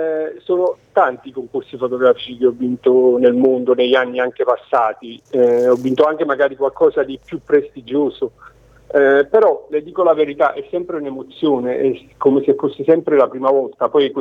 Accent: Naples, Campania, Italy; La Sicilia è tutta bella, poi io, essendo napoletano, sono molto legato alla Sicilia.

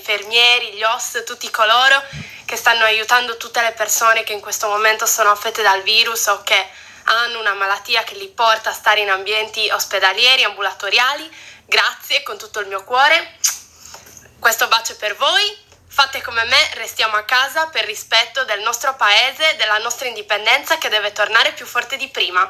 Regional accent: Cagliari, Sardinia, Italy; vengo da Cagliari e resto a casa

